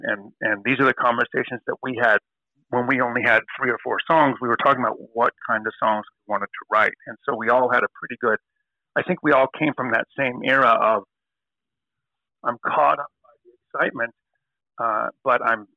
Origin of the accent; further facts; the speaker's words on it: Woodland Hills, California, United States; there were so few people from the Valley that it was, you know, people just said, what? Where are you from? Like, Woodland Hills.